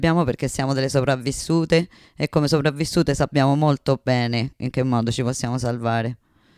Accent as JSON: {"language": "Italian", "region": "South Region", "country": "Brazil", "second_language": "Italian", "said": "sono del Brasile, del sud del Brasile, uno stato di popolazione in maggioranza bianca, ma che tiene tantissimi migranti, tantissima migrazione"}